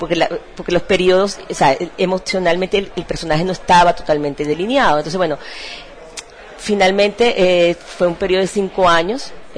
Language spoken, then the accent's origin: Spanish; Santa Ana, Nueva Esparta, Venezuela; yo soy de Santa Ana, que es un pueblo del centro de Margarita. Entonces, también, para nosotros, el mar no es la referencia directa